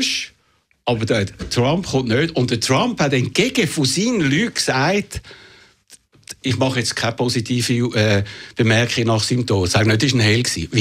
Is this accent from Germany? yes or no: no; Switzerland; Als Schweizer.